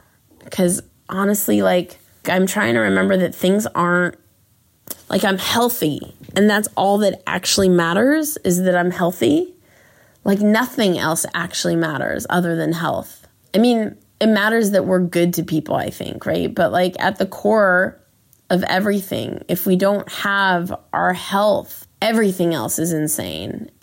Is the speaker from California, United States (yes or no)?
yes; Los Angeles, California, United States; I grew up in LA in Westwood, and looking over my balcony and just totally feeling like anything was possible for me.